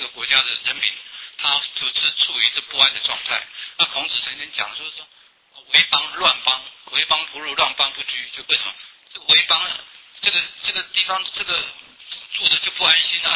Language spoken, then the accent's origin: Chinese; Taiwan; also born or lived in Beijing; 我父亲是福建人，福州人啊，我母亲是北平人，啊，我本身是在北平出生的，啊，也是在那个眷村长大的。